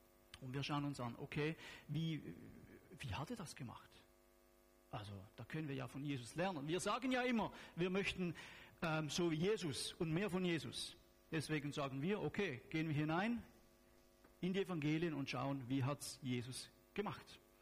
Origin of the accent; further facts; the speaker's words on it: Switzerland; German is a second language; Wir sind Schweizer. Also, was ihr mich hier sprechen hört, ist nicht Schweizerdeutsch. Das ist mein Versuch, Hochdeutsch zu sprechen.